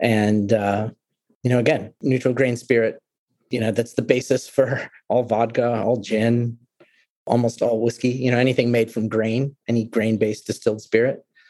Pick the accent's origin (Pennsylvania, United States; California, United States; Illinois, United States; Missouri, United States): Missouri, United States; St. Louis; also born or lived in Scotland; when I was a kid from St. Louis, you know, who went to university in Scotland